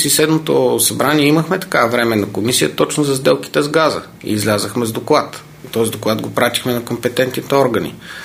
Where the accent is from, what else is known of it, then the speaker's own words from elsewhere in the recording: Haskovo, Haskovo Province, Bulgaria; Да сме от Хаскол, от една езикова гимназия, така е.